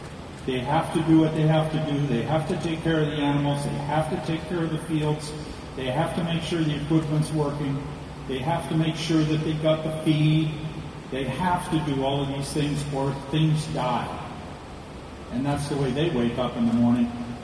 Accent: Canada; now in United States; I'm a Canadian. I can't vote.

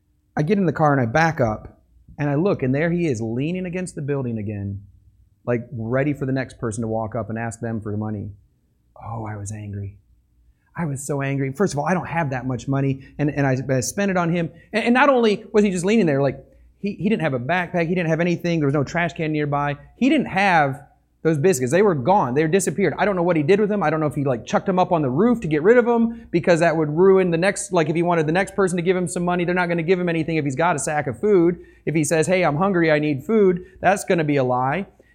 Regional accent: Michigan, United States; moved away as an adult; also born or lived in Tennessee; I grew up in Michigan when I was about 20-something years old, young 20s. I don't even remember anymore. I moved to Tennessee.

